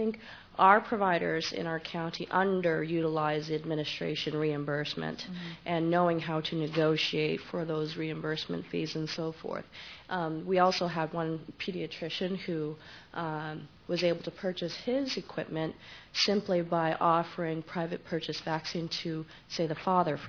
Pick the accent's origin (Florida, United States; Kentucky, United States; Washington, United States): Washington, United States; I was going to ask you, Albert, I'm from Washington State, about what you're requiring your providers to turn in.